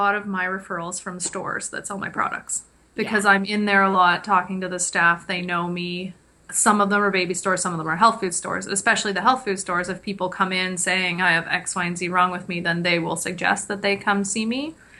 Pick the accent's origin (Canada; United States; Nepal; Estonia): Canada; Kingston, Ontario; Because I'm from Kingston.